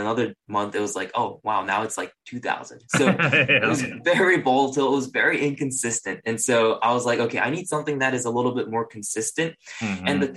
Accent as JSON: {"language": "English", "country": "Singapore", "tie": "born or raised there", "also_born_or_lived": "Japan", "moved": "as an adult", "lives_now": "Long Beach, United States", "said": "I was actually born in Japan and I grew up in Singapore. So okay. I'm not, you know, natively from the U.S., came here when I was 18 for university. And then I'm currently living in Long Beach, California"}